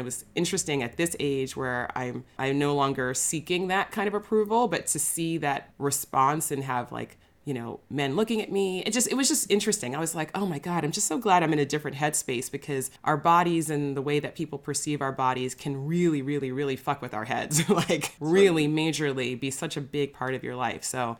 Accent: New York, United States; now in Los Angeles, United States; And I'm from New York originally, and I live in LA now.

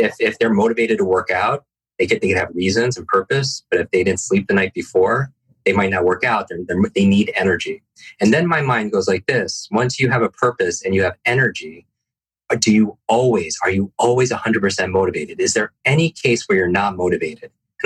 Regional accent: Northeast, United States; And I grew up in the Northeast. I hate the cold so much, I can't even tell you.

